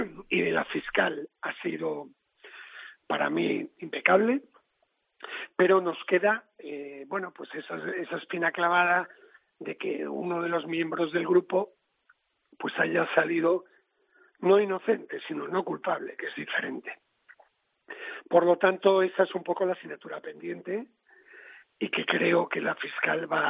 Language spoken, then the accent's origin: Spanish; A Coruña, Galicia, Spain; Usted sabe que yo soy de La Coruña